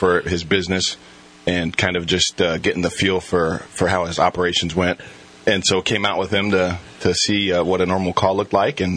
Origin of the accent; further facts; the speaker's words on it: Redding, California, United States; Yeah, Reading native.